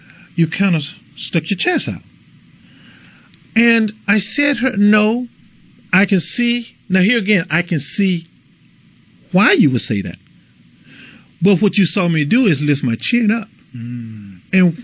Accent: Mississippi, United States; You know, when I came from Mississippi, and I tell you something about the experience of growing up in the South

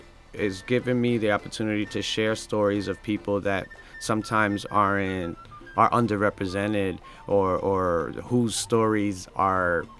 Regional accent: New York City, New York, United States; it's a love letter to the neighborhoods that I grew up in New York City.

